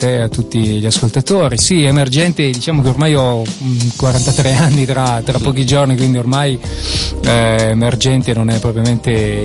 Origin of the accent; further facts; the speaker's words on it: Châtillon, Aosta Valley, Italy; E tra l'altro tutti della Bassa Valle, io sono di Châtillon